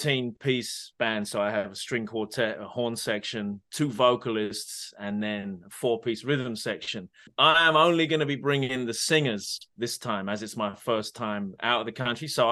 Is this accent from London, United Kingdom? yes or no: yes; Orpington, London, United Kingdom; moved away as an adult; now in Canada; Yeah. I was born in Orpington at Farnborough Hospital and was raised there until I was 18.